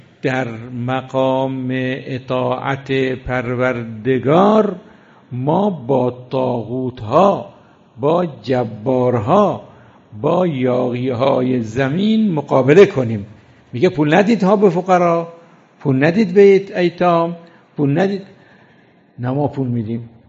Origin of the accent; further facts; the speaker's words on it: Iran; من از ایران اومدم.